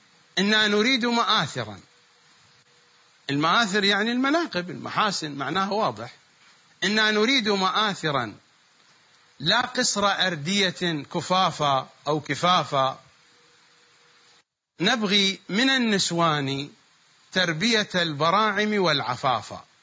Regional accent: Iraq; accent: Iraqi; في اللهجة في لهجتنا العراقية

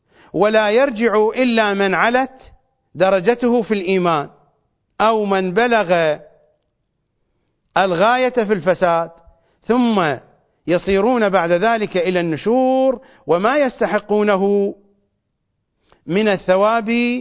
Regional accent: Iraq; accent: Iraqi; والواوي بلهجتنا الشعبية العراقية وحتى في دول عربية أخرى هو الحيوان الماكر ابن آوى

